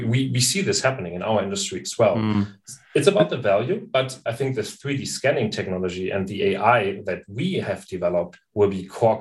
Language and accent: English; Flensburg, Schleswig-Holstein, Germany; moved away as an adult; I moved 600 kilometers away from Flensburg to Aachen to study there.